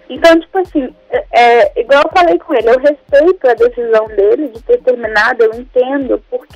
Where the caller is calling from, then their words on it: Belo Horizonte, Minas Gerais, Brazil; Belo Horizonte.